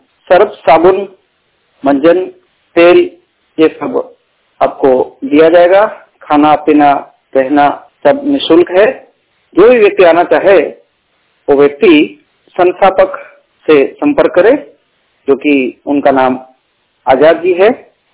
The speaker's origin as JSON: {"language": "Hindi", "region": "Gujarat", "country": "India", "said": "मैं गुजरात से बिलोंग करता हूं"}